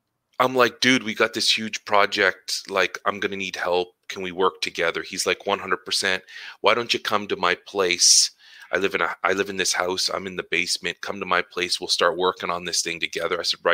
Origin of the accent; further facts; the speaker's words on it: Ottawa, Ontario, Canada; So I grew up in Ottawa, and I was born and raised in a not such a great part of town. And then my parents bought a house in a better area, better neighborhood. We moved there.